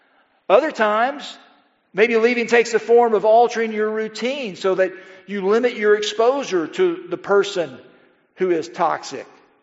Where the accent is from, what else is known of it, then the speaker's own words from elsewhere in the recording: Chattanooga, Tennessee, United States; Back when I was in school and I was growing up in Chattanooga, if you were found here at night, you would be found here in the morning.